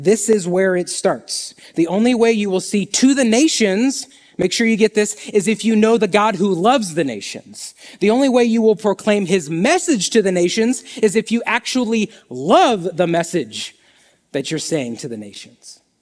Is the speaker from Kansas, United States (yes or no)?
yes; Kansas, United States; Don't like water. That's why I'm from Kansas.